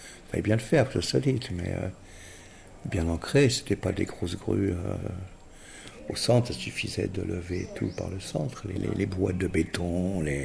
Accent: France; moved away; L'année importante, c'est l'année où j'ai quitté la France pour venir ici, le 15 août 69. Puis on est arrivé ici le 4 octobre.

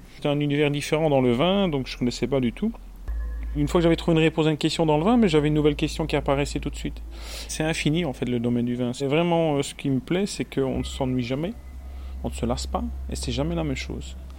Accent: Marchin, Wallonia, Belgium; je suis originaire de Marchin. Je suis né à Marchin. Mes parents ont une ferme familiale ici à Marchin depuis 3 générations. Et moi, je suis le dernier de 3 enfants.

